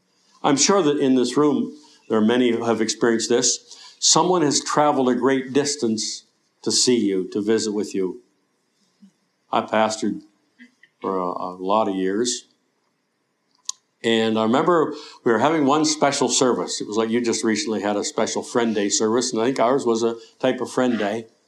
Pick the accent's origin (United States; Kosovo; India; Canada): Canada; Eastern Canada; I grew up in Eastern Canada.